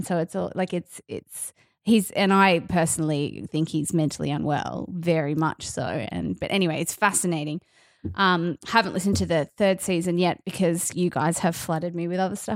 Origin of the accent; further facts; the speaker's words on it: Brisbane, Queensland, Australia; We are from Brisbane, so I'm not shitting on Brisbane, by the way.